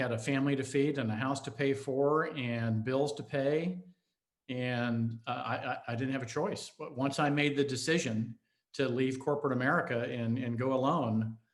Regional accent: Colorado Springs, Colorado, United States; I was about 14 years old. I grew up in Colorado Springs.

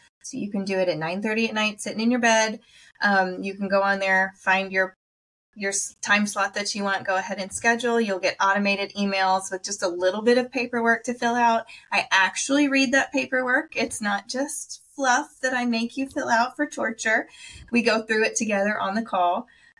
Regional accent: Alabama, United States; also born or lived in Texas; My people moved all around, but I grew up in Texas until I was 10 and then moved from Texas to Alabama. I went to Madison Crossroads Elementary, MXR out in Tony, and then Sparkman High School. And so really Alabama is home

